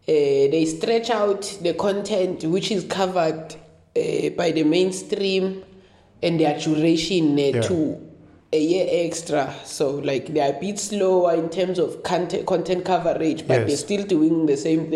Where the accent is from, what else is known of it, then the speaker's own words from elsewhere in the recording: Kutlwanong, Free State, South Africa; I'm from Kutlwanong, so I understand.